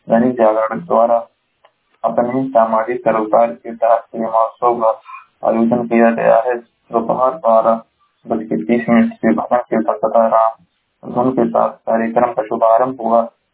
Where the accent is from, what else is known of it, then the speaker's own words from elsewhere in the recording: Maharajganj, Uttar Pradesh, India; मैं जिला महाराजगंज का निवासी हूँ।